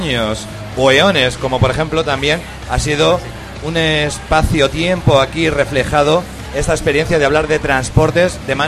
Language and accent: Spanish; Madrid, Community of Madrid, Spain; no estoy hablando de Aluche, de donde soy nativo